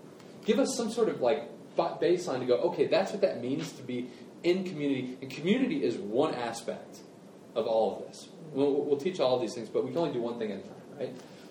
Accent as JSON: {"language": "English", "town": "Cincinnati", "region": "Ohio", "country": "United States", "tie": "born or raised there", "said": "I love my hometown. It was killing me if Cincinnati was in ruins."}